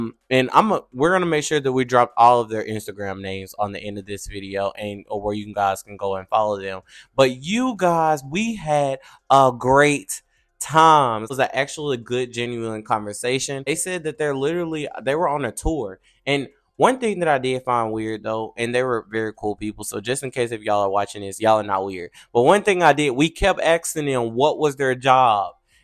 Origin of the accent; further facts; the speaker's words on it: Texarkana, Arkansas, United States; They were very excited about Texarkana. If you don't know, that is my hometown. I'm from Texarkana, Arkansas, the best side.